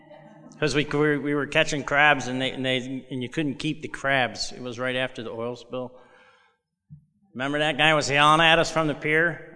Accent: Detroit, Michigan, United States; born there; I was born in Detroit, Michigan. To loving parents. I had four brothers.

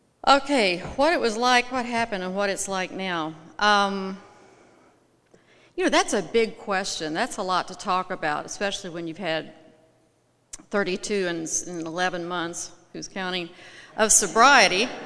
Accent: Knoxville, Tennessee, United States; born there; I used to start my talk by starting, you know, I was born in Knoxville, Tennessee, blah, blah, blah, blah, and all that.

